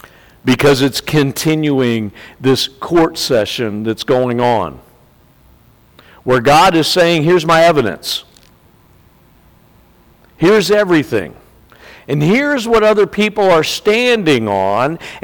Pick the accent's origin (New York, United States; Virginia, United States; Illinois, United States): Virginia, United States; Virginia Beach; I grew up in Virginia Beach. It's a place called Sandbridge in Virginia Beach, which is a beautiful place.